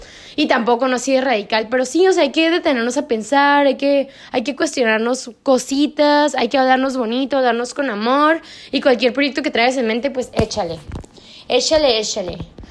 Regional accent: Mexico; now in San Diego, United States; yo como mexicana, la neta, a mí nunca me llegó esa información en la escuela

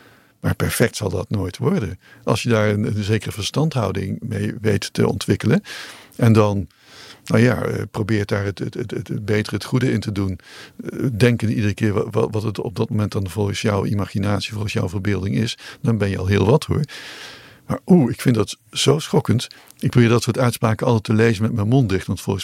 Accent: North Brabant, Netherlands; terwijl in Brabant, waar ik vandaan kom, grote megastallen staan

